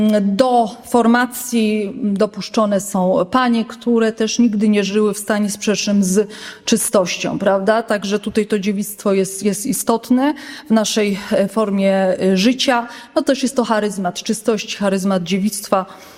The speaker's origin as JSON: {"language": "Polish", "town": "Myślenice", "region": "Lesser Poland", "country": "Poland", "said": "Jestem z Krakowa, ja jestem z Myślenicy, ale należę do archidiecezji krakowskiej."}